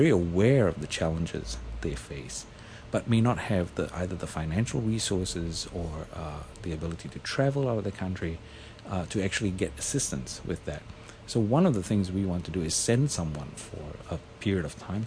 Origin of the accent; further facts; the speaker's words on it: New Zealand; I'm from New Zealand originally, and I went back and I was in New Zealand for 10 years